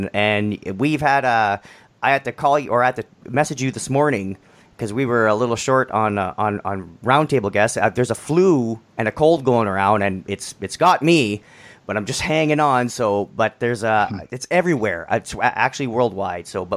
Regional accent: Canada; That's not because I'm Canadian and I'm very ignorant.

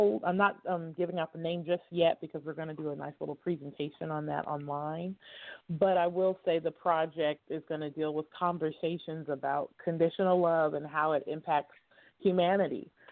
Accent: Oakland, California, United States; I am calling from Northern California. I'm an East Bay girl outside of East Oakland.

